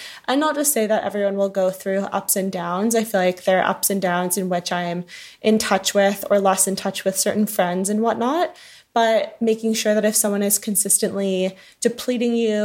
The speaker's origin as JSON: {"language": "English", "region": "Connecticut", "country": "United States", "tie": "born or raised there", "said": "I think that growing up in Connecticut, they place strong priority on seeking out internships, mentors, shadowings, and I really did take advantage of that."}